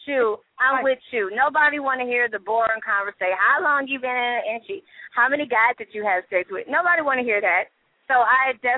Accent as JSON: {"language": "English", "town": "Compton", "region": "California", "country": "United States", "tie": "born or raised there", "said": "I'm from L.A. I was, you know, born and raised in Compton."}